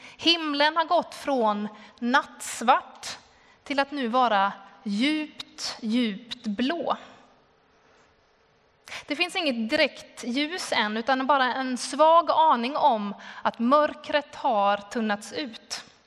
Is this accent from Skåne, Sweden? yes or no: yes; Skåne, Sweden; Där jag kommer ifrån och där jag har varit de senaste dagarna på Österlen